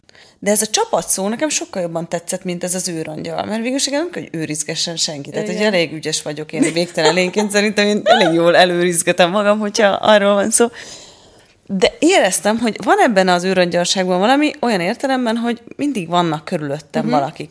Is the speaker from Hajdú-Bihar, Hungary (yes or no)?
no; Székesfehérvár, Fejér, Hungary; én ugye székesfehérvári vagyok eredetileg, és hát Fejér megyei.